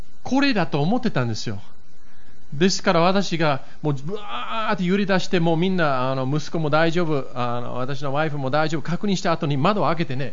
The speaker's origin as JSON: {"language": "Japanese", "region": "Kanto", "country": "Japan", "tie": "born or raised there", "lives_now": "Kobe, Japan", "said": "私関東育ちですので"}